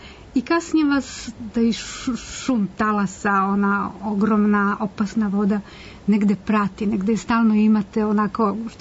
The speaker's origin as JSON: {"language": "Serbian", "country": "Poland", "tie": "born or raised there", "said": "Ja sam rodom sa severa Poljske, s obale Baltika"}